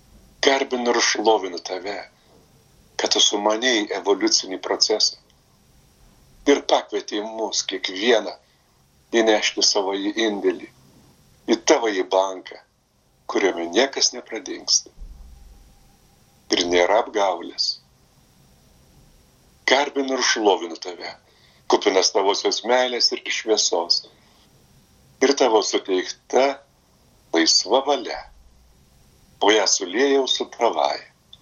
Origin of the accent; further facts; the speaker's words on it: Vilnius, Vilnius County, Lithuania; now in Kaunas, Lithuania; Sakau, aš apskritai iš Vilniaus atvažiavau į Kauną, nes Vilniuje jau vien tik tai rusų kalbą aš girdži